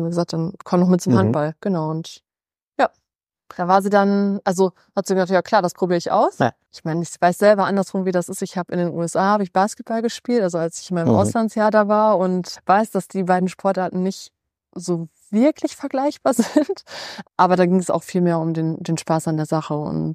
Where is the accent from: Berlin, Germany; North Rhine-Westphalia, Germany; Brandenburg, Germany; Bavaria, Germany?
North Rhine-Westphalia, Germany; Versmold; Ich komme aus Versmold. Ja, eher ländlich.